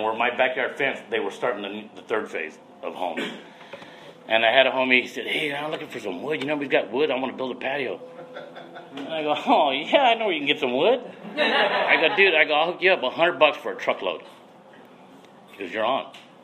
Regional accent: Santa Maria, California, United States; my mom is from Mexico and my dad was from the Philippines, and I was born here in Santa Maria.

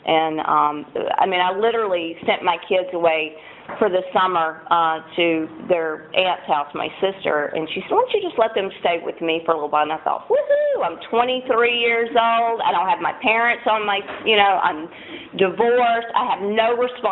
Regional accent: Louisiana, United States; I'm originally from Louisiana and born and raised with fire, hell, and brimstone. You know, both parents are full-time evangelists.

